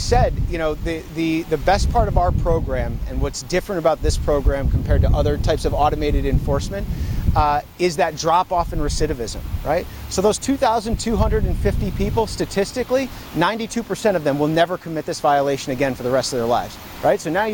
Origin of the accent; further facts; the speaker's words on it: Buffalo, New York, United States; because I was born in Buffalo. I'm from here. So it's an honor to get to come back and protect kids in a place where I grew up.